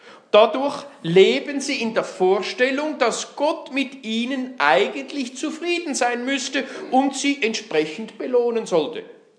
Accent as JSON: {"language": "German", "country": "Switzerland", "tie": "born or raised there", "said": "Warum bin ich in der Schweiz groß geworden und nicht in einem indischen Slum?"}